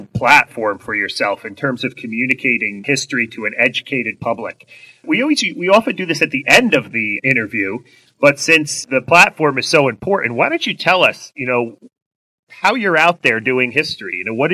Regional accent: United States; As an American historian, I want my fellow citizens to think about the past and apply it to the present in a more nuanced way.

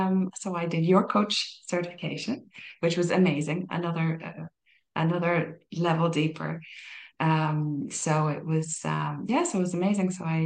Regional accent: Ireland; even like growing up in Ireland, and like the pub culture there, it's the same.

